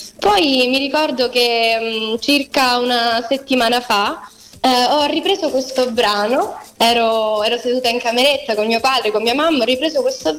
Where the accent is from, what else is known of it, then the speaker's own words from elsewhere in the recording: Calabria, Italy; è un omaggio alla mia terra, alla mia amata Calabria